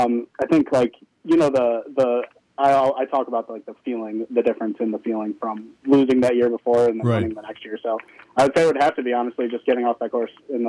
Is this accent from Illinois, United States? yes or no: no; Livonia, Michigan, United States; So I'm from Livonia, Michigan.